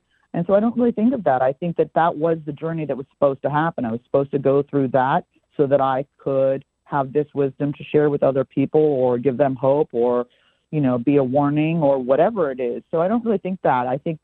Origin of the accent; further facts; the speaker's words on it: Hollywood, California, United States; My father, you know, I grew up in Hollywood.